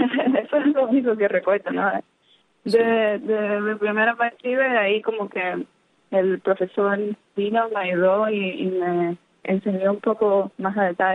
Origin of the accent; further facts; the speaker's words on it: Havana, Cuba; Yo soy de La Habana, nací en La Habana, en La Habana del Este, y estuve viviendo ahí los primeros años de mi vida, pero siempre intercambié entre La Habana del Este y Nuevo Dorado.